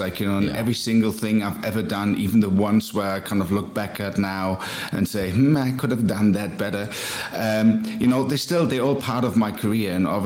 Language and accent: English; Berlin, Germany; also born or lived in Eisenhüttenstadt; And then when I think I was like 5 or 6, my mom and I, we moved to Berlin, and then I grew up in East Berlin.